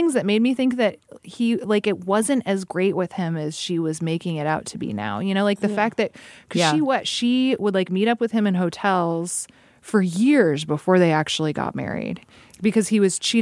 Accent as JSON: {"language": "English", "region": "Alaska", "country": "United States", "tie": "born or raised there", "said": "Like growing up in Alaska, I feel like all those regional dialect rules are just like, I have no idea why I say anything the way I do."}